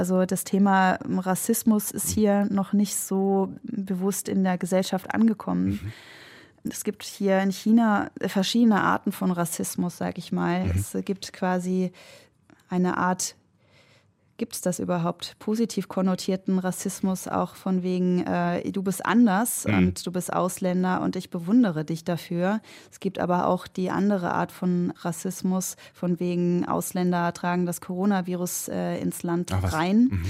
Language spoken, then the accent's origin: German; Germany; Und wenn sie dann wissen, wo ich herkomme, dann sind sie da doch meist sehr aufgeschlossen. Also wirklich die absolute Mehrheit ist, wow, schöne deutsche Autos, gute Qualität, Deutsche arbeiten immer so gewissenhaft und sind pünktlich.